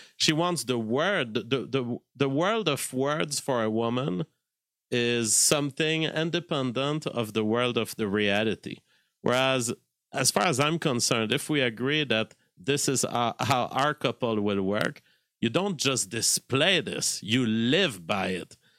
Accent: Canada; as a Canadian

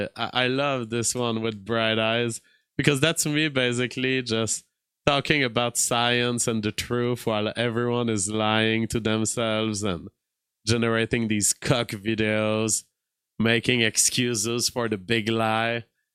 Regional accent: Canada; I as a Canadian, I live in an entirely white ethno state.

